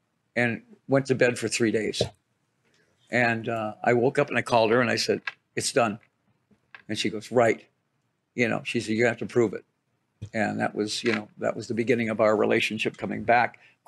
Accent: Detroit, Michigan, United States; because I'm from Detroit.

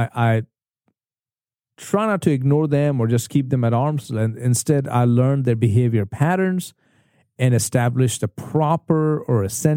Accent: India; English is a second language; For one, I'm not from around here. I'm from India. I'm 30 years old.

